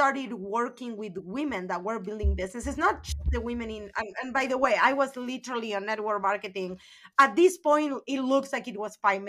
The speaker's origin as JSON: {"language": "English", "region": "Buenos Aires", "country": "Argentina", "lives_now": "Las Vegas, United States", "said": "I'm from a very small town in Argentina. I mean, I'm from Buenos Aires, but I'm from the suburbs."}